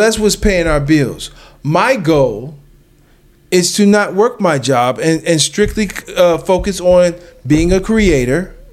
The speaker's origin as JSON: {"language": "English", "town": "Erie", "region": "Pennsylvania", "country": "United States", "said": "I'm from Erie. Come check me out."}